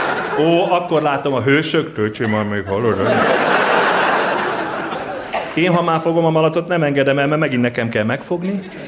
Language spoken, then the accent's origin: Hungarian; Debrecen, Hajdú-Bihar, Hungary; Debrecenből jöttem, ami egy alföldi város, kevés heggyel, kevés téli sport lehetőséggel.